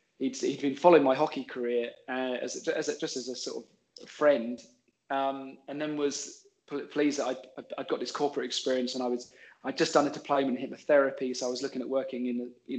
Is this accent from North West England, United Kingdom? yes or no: no; Tunbridge Wells, South East England, United Kingdom; I grew up playing street hockey as a kid. I'm from Tunbridge Wells.